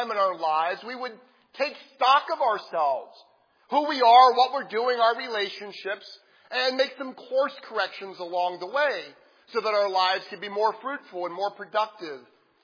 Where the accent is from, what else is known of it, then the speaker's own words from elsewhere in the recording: United States; It's because I'm an American. Americans are individualists.